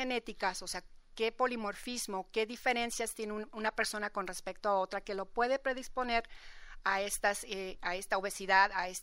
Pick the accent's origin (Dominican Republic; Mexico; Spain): Mexico; aquí del occidente de México, es que la ancestría